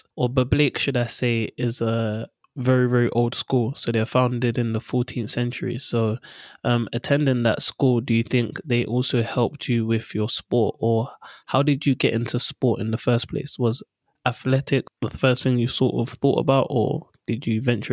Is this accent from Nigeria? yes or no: no; London, United Kingdom; So I grew up in London, schooled in London, and then went to Warwick University to further my education.